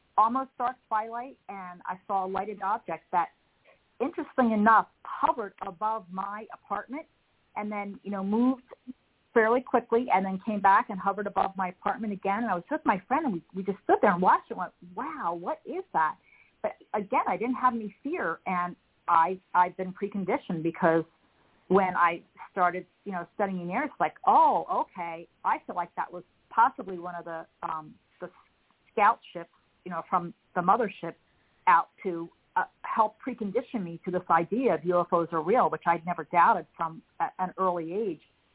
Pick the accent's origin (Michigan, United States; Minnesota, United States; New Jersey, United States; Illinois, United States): New Jersey, United States; also born or lived in Florida; I grew up in New Jersey and I had a creek in my backyard, and I saw a lighted object flying, hovering above the creek for a while.